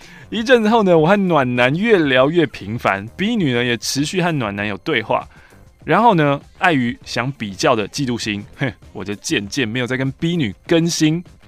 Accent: Taipei, Taiwan; 因为我是土生土长的台北市人，在北港的这一年

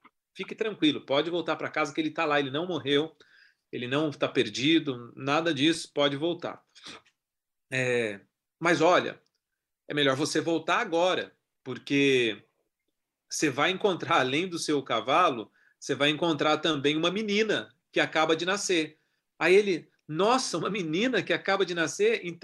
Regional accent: Cruzília, Minas Gerais, Brazil; born there; Eu nasci na cidade de Cruzília, no sul de Minas Gerais, né? Então, é onde eu nasci.

